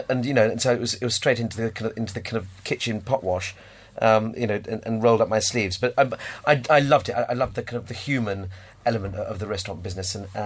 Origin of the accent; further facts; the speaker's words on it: East Midlands, United Kingdom; when we were growing up in Rutland, in the kind of late 70s, early 80s